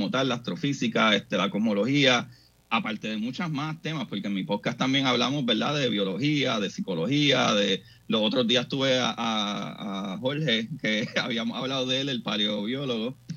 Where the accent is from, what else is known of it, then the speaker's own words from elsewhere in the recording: Bayamón, Puerto Rico; Bueno, pues yo me crié en Bayamón, Puerto Rico.